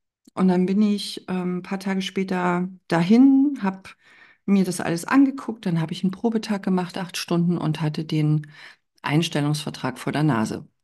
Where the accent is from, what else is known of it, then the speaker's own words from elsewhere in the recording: Bautzen, Saxony, Germany; accent: slightly Berlin-tinged; mein Dialekt ist so ein bisschen berlinerisch angehaucht. Und dann sagte ich, ich komme aus Bautzen, aus Sachsen.